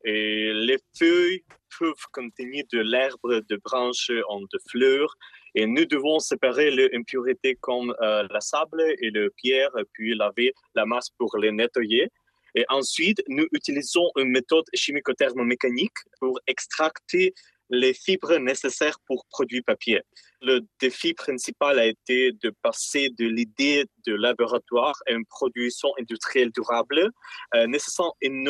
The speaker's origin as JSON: {"language": "French", "country": "Ukraine", "said": "Oui, je suis ukrainien"}